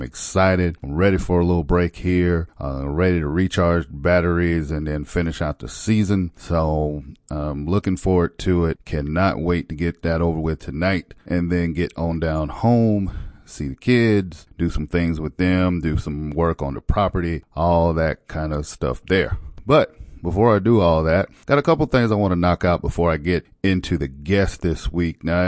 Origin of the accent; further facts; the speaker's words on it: South Carolina, United States; I'm from South Carolina.